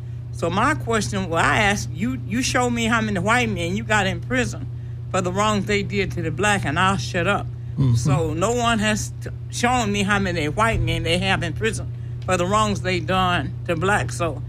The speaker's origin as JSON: {"language": "English", "town": "Vicksburg", "region": "Mississippi", "country": "United States", "tie": "born there", "moved": "as an adult", "said": "I was born in Vicksburg, Mississippi. I finished high school, went to nursing school, and then I decided to move to Southern California."}